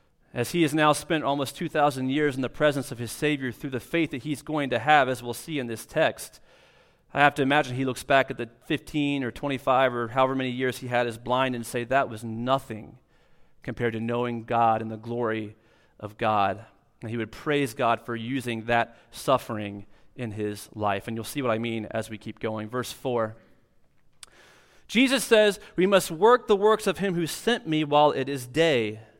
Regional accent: Dayton, Ohio, United States; And in Dayton, Ohio, you know, is kind of my hometown. I grew up in a suburb just south of Dayton.

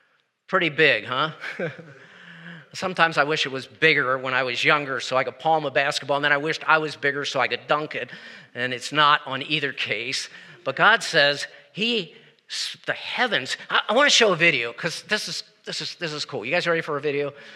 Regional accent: East Coast, United States; The Atlantic Ocean, I grew up on the East Coast. I love the Atlantic Ocean.

